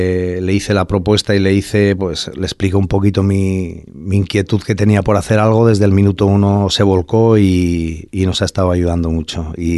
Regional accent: Aragon, Spain; Yo, como buen maño, soy muy cabezón

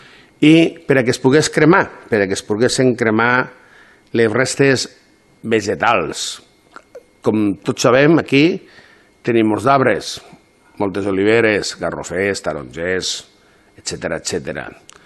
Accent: Catalonia, Spain; I a les Terres de l'Ebre, perquè jo sóc de les Terres de l'Ebre, també passa.

